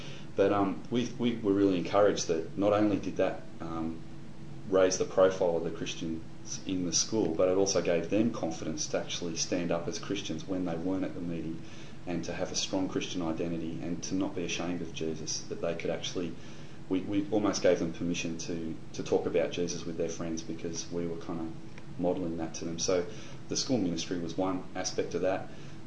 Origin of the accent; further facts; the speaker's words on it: New South Wales, Australia; my shire, well, not my shire, but back in the shire. Sutherland Shire. But I grew up in Kirrawee High School